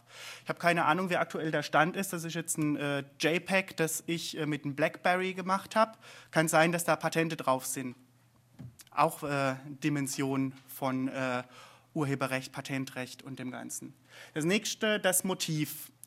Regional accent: Freiburg, Baden-Württemberg, Germany; Dieses Foto hier habe ich letztes Jahr, wo ich herkomme, in Freiburg gemacht.

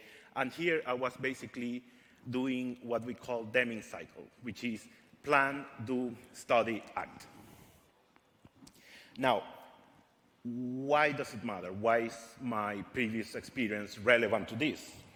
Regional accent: Caracas, Capital District, Venezuela; moved away; Originally, I am from Caracas, Venezuela. I have moved around a few continents.

